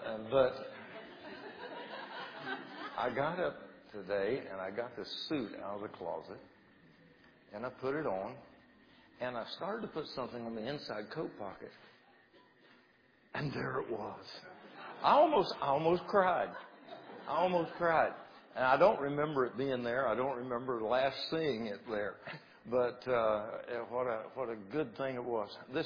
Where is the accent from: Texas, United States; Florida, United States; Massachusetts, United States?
Florida, United States; Deltona; I'm from Deltona.